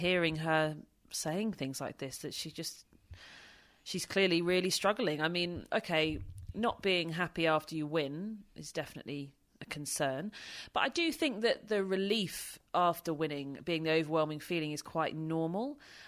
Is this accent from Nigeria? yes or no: no; United Kingdom; And if you do that at the grass court season, what does that mean being a Brit?